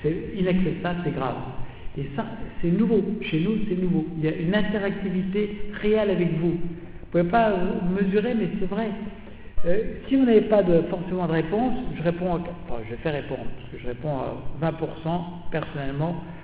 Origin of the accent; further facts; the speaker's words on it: France; et je suis français, hein